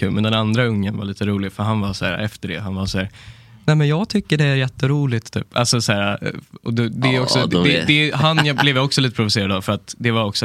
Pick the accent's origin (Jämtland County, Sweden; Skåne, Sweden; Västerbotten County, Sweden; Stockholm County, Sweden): Stockholm County, Sweden; Lidingö; jag kommer från Lidingö och det är massa skog som man måste.